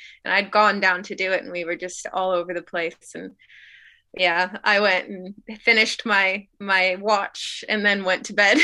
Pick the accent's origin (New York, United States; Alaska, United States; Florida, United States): Alaska, United States; And I mean, I grew up on boats. I grew up in Alaska. I was there throughout part of elementary school, so I spent quite a bit of time on boats.